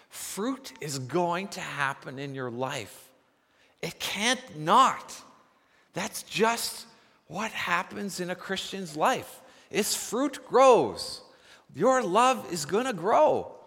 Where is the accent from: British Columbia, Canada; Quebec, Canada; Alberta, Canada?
British Columbia, Canada; Nanaimo; I grew up in Nanaimo